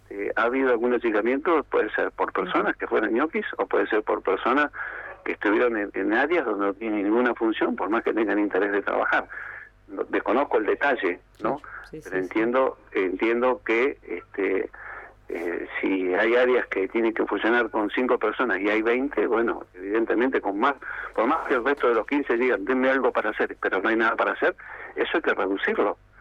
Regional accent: Argentina; Como argentinos, tengo que decirte que hay empleados del Estado

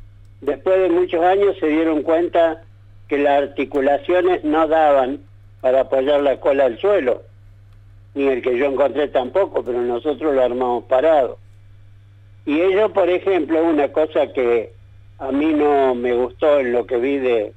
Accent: Córdoba, Argentina; Yo doné una a mi pueblo en Córdoba.

